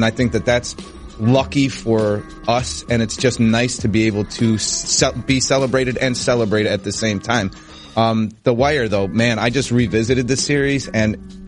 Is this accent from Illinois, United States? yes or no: yes; Chicago, Illinois, United States; Tommy is based on a lot of guys that I grew up with in Chicago.